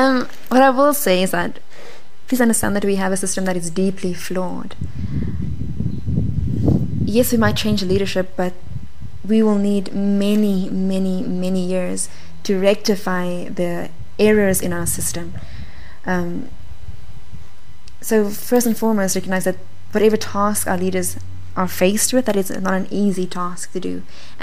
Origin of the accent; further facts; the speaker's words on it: South Africa; we as South African and as people invested in improving the education of our country is that we need to work harder at leveling the playing ground.